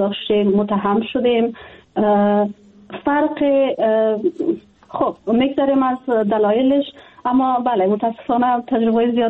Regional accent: Afghanistan; جدا از اینکه وطنم است، خانواده مجا است، دوستای ما هستن، ما در افغانستان بزرگ شدیم، تحصیل کردیم، کار کردیم

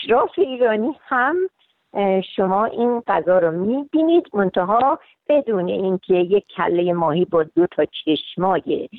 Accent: south, Iran; خب من چون جنوبی هستم دلم میخواد یه غذای جنوبی روی میز بگذارم

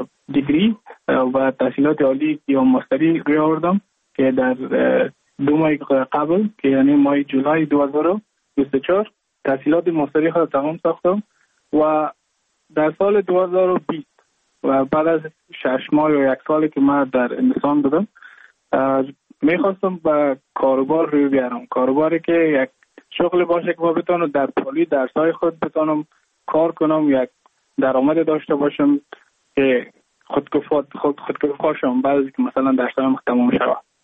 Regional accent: Mazar-i-Sharif, Balkh, Afghanistan; moved away as an adult; now in Goa, India; از مزار شریف هستم، از قریه شیرآباد که از قریه درفتاده مزار شریف بخش میباشم. ما در سال 2019 ماه جون به هندوستان آمدم

